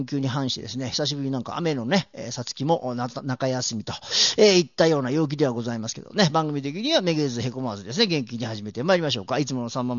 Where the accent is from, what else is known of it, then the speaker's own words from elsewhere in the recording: Mie, Japan; 私三重県だから。